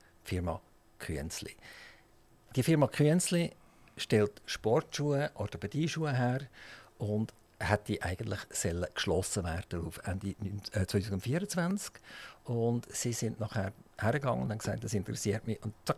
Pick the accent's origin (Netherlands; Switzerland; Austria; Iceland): Switzerland; als Schweizer